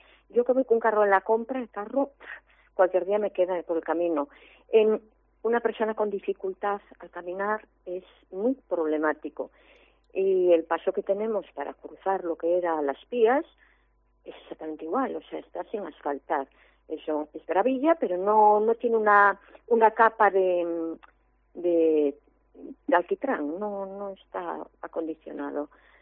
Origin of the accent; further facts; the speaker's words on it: Ferrol, Galicia, Spain; Yo ejerzo de ferrolana. Yo desde que me levanto hasta que me acuesto y hasta durmiendo soy de Ferrol.